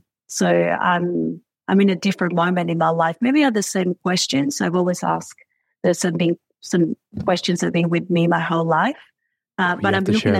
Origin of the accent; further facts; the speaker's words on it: Argentina; now in Australia; I'm from Argentina, I moved to Australia. Before that, I traveled the world.